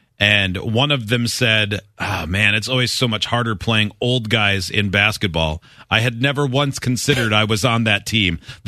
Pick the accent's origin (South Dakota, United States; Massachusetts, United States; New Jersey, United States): New Jersey, United States; oh, I used to listen to you on the school bus when I grew up in New Jersey, near where Steve grew up.